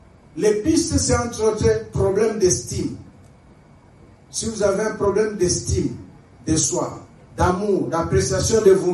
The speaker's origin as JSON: {"language": "French", "town": "Kikwit", "region": "Kwilu", "country": "DR Congo", "tie": "born or raised there", "said": "C'était courant chez moi à Kikwit. Ce que je vous dis là, c'était courant chez tout jeune gens qui est né à Kikwit, qui a grandi."}